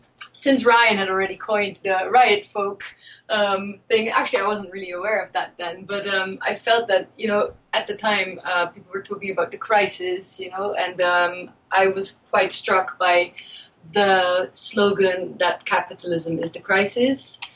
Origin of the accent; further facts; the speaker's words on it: Netherlands; I'm from the Netherlands.